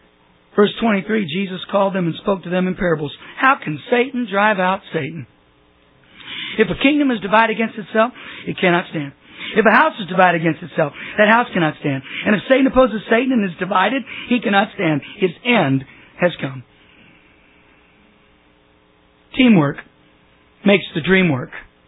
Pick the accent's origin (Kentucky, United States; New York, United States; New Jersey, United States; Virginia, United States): New York, United States; Syracuse; now in Chicago, United States; Of course, I came from Syracuse. Every Easter was white, you know.